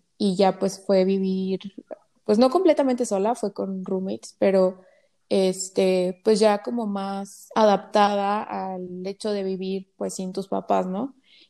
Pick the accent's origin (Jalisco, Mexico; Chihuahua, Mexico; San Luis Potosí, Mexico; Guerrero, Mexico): San Luis Potosí, Mexico; also born or lived in León / Monterrey; nací en León, Guanajuato, crecí en San Luis, pasé 8 años viviendo en Monterrey y otros 2 años viviendo en otras ciudades